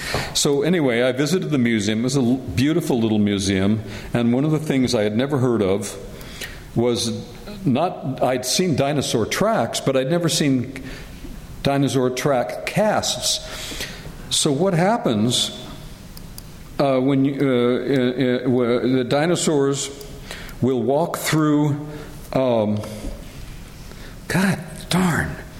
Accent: California, United States; So I grew up in California. I grew up, so that's part of the Southwest.

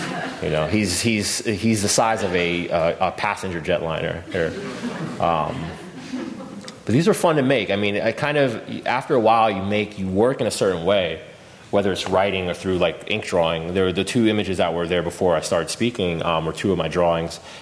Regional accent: United States; Like, they should be spitting on me right now. I'm an American.

